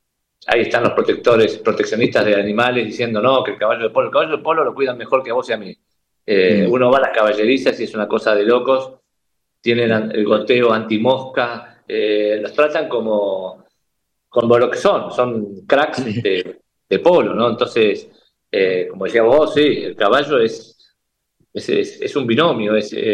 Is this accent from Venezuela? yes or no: no; Argentina; creo que ese es nuestro símbolo, ¿no? Como caballo argentino.